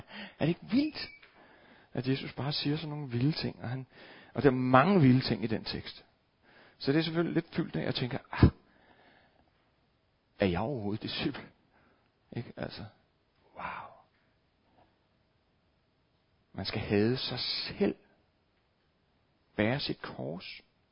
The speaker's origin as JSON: {"language": "Danish", "town": "Copenhagen", "region": "Capital Region of Denmark", "country": "Denmark", "tie": "born or raised there", "said": "Jeg er vokset op herinde i København og bor nu på Vestjylland med mine tre børn."}